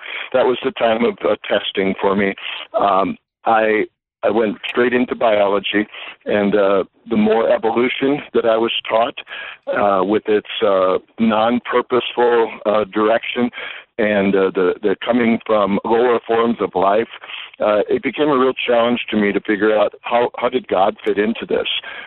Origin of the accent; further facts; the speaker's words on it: South Dakota, United States; Well, you know, growing up in South Dakota, I laughingly say to people, we were probably about one generation behind our neighboring states in the field of education.